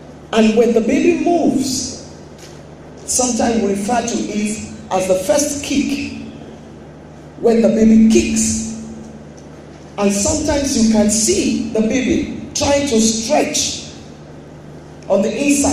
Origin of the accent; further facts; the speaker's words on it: Agege, Lagos, Nigeria; born there; also born or lived in Warri / Ibadan; I was born in Agege in Lagos State, but at age 2, I was in Warri. Hello. At age 4, I was in Ibadan.